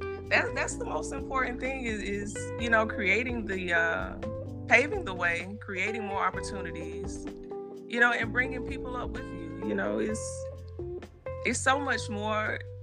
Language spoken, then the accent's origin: English; Winnsboro, South Carolina, United States; Growing up, I grew up in Winnsboro, South Carolina.